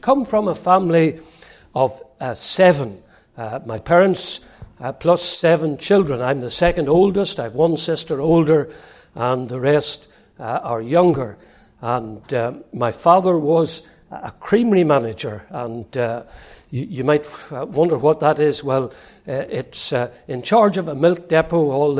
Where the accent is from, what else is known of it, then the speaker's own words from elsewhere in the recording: Northern Ireland, United Kingdom; born there; I was born in Northern Ireland. It is the best country in the world, in case you didn't know. And I was born there in 1947, and that makes me 71.